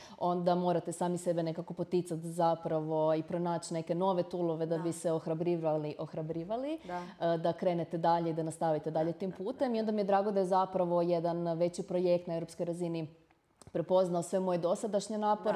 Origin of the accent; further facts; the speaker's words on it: Đurđevac, Koprivnica-Križevci County, Croatia; now in Zagreb, Croatia; preselila sam se iz Đurđevca, mjesto gdje sam zapravo bila pola svog života, u Zagreb